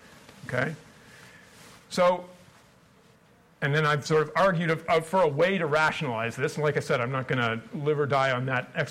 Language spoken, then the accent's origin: English; Canada; There's a reason why, as a Canadian, I want to present this model